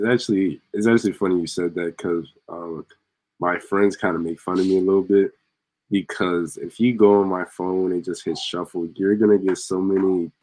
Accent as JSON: {"language": "English", "region": "New Jersey", "country": "United States", "said": "Some of my boys on my team try to get on me because I'm from Jersey, and sometimes we like to dance"}